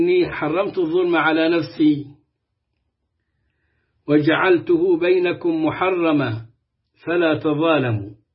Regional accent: Egypt; كان عندنا في مصر تكفيريون لكن كانوا لا يحملون السلاح

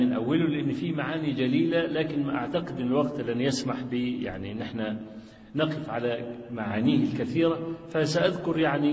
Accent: Kafr El Sheikh Governorate, Egypt; كان عندنا في مصر في كفر الشيخ المحافظة

